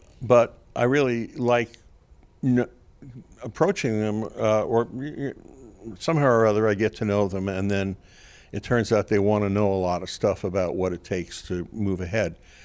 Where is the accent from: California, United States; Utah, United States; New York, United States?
New York, United States; New York City; I'm from New York City originally, and the South is just a real interesting place